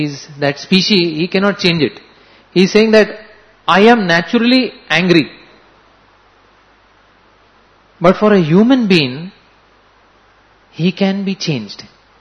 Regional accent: Mumbai, Maharashtra, India; I'm from Mumbai.

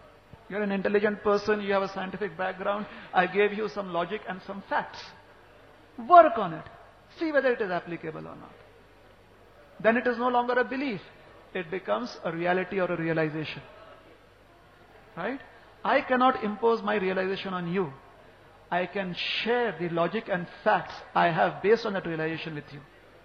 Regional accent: Maharashtra, India; As an Indian, I have a right which is applicable in India. And as a Maharashtrian, growing up in Maharashtra, being born here, I have rights for the state of Maharashtra

